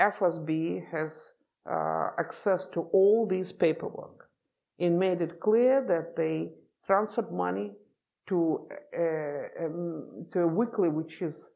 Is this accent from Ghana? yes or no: no; Moscow, Russia; So I grew up in the Soviet Union, and there was an Iron Curtain.